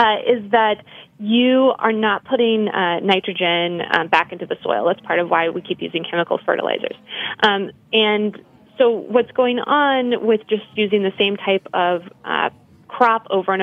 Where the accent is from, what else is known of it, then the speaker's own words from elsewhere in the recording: Oklahoma, United States; So my home state of Oklahoma, for example, uses the Ogallala Aquifer, and we've pretty much depleted it